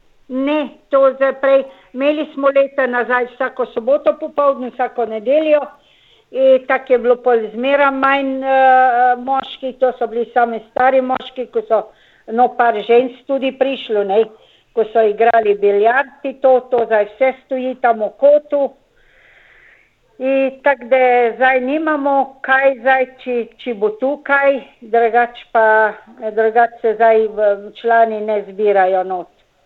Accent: Slovenske Konjice, Styria, Slovenia; moved away as an adult; also born or lived in Vitanje; now in Australia; Jaz sem doma iz Štajerske, rojena sem v Vitanju, pa sem bila posvojena v Slovenske Konjice, ko sem bila 2 tedna stara in tam sem pol odrasla. Tam sem šolo hodila

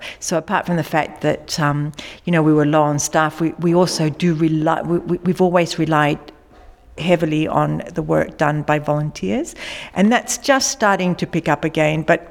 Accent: Sydney, New South Wales, Australia; I grew up in Sydney

